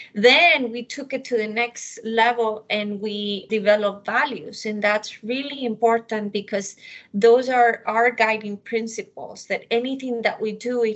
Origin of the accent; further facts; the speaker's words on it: Ecuador; moved away as an adult; now in United States; I was born and raised in Ecuador. I came to the U.S. to study university